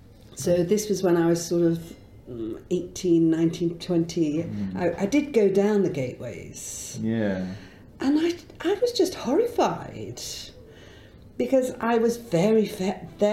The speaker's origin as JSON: {"language": "English", "region": "North West England", "country": "United Kingdom", "tie": "born or raised there", "moved": "yes", "lives_now": "London, United Kingdom", "said": "I come from a very small mill town in Lancashire, and as you can hear from my accent, completely changed from my original accent."}